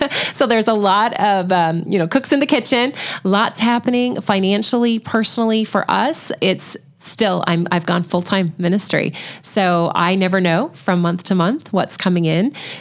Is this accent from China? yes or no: no; Canada; I am from Canada and have not gotten to go home.